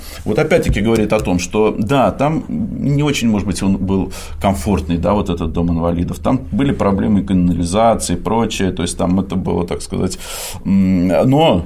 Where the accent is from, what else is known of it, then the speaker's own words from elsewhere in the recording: Saint Petersburg, Russia; now in Sortavala, Russia; Я сам ленинградец, я как бы живу в Сартовало, но там по духу остался ленинградцем